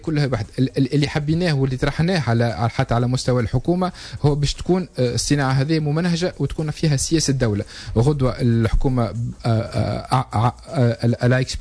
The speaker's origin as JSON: {"language": "Arabic", "country": "Tunisia", "said": "عندنا في تونس"}